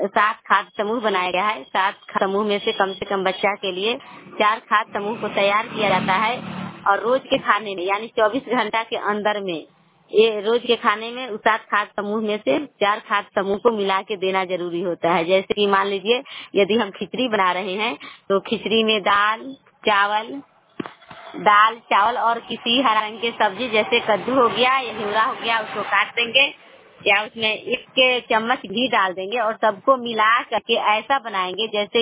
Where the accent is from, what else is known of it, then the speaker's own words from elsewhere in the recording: Sihan, India; मैं चेहरा club block के सिहान पंचायत और सिहान गांव की रहने वाली हूँ।